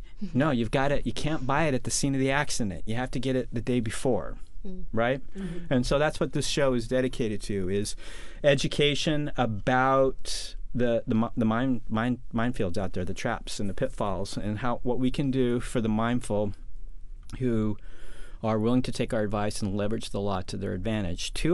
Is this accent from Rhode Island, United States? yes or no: no; Tacoma, Washington, United States; So I'm from Tacoma.